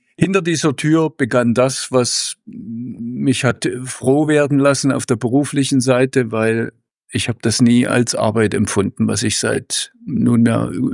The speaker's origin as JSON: {"language": "German", "town": "Leipzig", "region": "Saxony", "country": "Germany", "tie": "born or raised there", "said": "Ja, und in Leipzig war ich, eigentlich bin ich groß geworden im Epizentrum"}